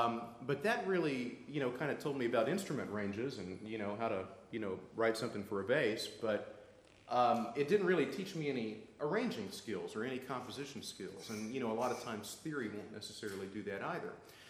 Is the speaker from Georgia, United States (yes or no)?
yes; Atlanta, Georgia, United States; And I'm from Atlanta, and that's not how we do it in Atlanta. But we're kind of learning to fit into small town life out there, and we absolutely love it.